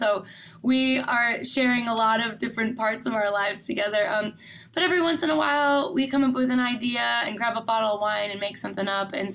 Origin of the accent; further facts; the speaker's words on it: Minnesota, United States; But we're both from Minnesota, and we've always really had a dream to move home, be closer to family